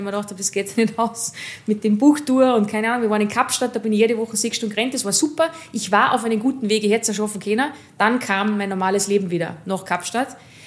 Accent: Salzburg, Austria; ich bin aus dem Bongau

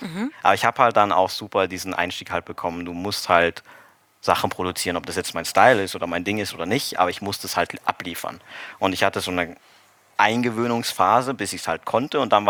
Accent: Austria; ich komme aus Österreich eigentlich

